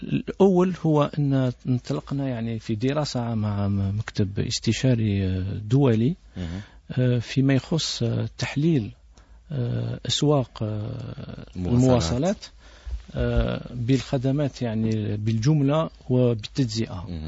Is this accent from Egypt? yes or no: no; Algeria; يعني هنا عندنا في الجزائر